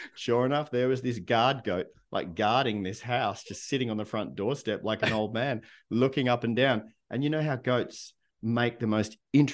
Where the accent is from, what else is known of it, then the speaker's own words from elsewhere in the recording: Melbourne, Victoria, Australia; I grew up in Melbourne, Australia, right?